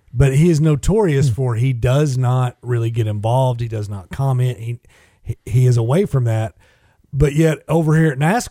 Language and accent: English; Oklahoma, United States; Growing up in Oklahoma in Central Time, and I still, in my mind, Central Time makes the most sense.